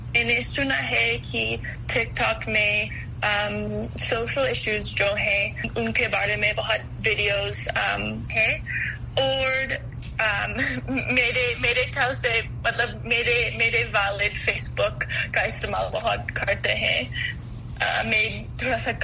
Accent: Wisconsin, United States; جیسے کہ میں وسکانسن سے ہوں اور وسکانسن میں یوتھ اگر ووٹ کرتے ہیں تو بہت ہمارا ریاست بہت متاثر ہوگا

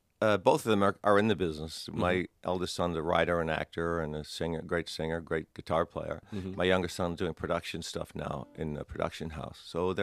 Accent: Australia; Actually, being an Australian, I've never toured Australia as a solo artist, which is kind of weird.

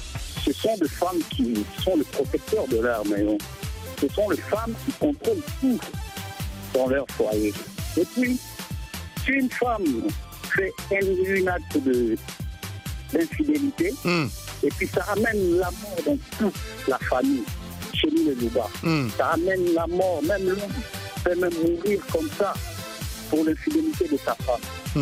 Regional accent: Kasaï, DR Congo; C'est le Tchibaou chez nous, au Kassaï, c'est le Tchibaou.

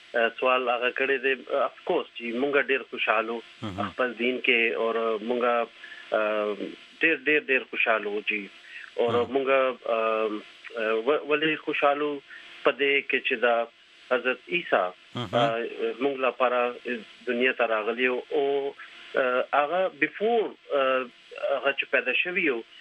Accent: Pakistan; دا حکومت پاکستان مونږ چلته پیدا شوی یو زما بچپن نا اوس پورې

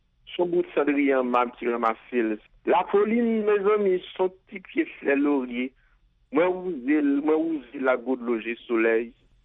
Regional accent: Haiti; first language Haitian Creole; French is a second language

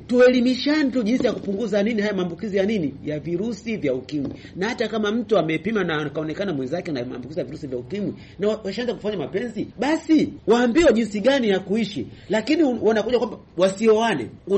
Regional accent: Mkuranga, Pwani, Tanzania; natokea Mkuranga.

